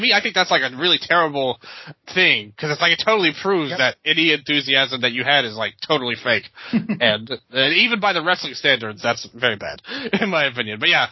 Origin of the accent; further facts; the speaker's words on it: Memphis, Tennessee, United States; maybe I am biased being from Memphis